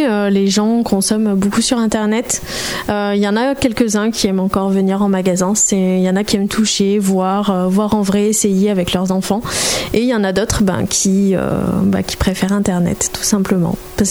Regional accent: Le Puy-en-Velay, Auvergne-Rhône-Alpes, France; now in Firminy, France; j'ai 26 ans, je suis native du Puy-en-Velay, j'habite Firminy depuis 2014.

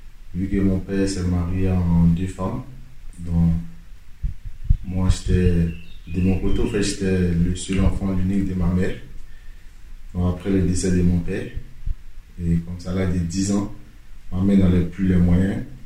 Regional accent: Côte d’Ivoire; j'ai 19 ans, je viens de la Côte d'Ivoire.

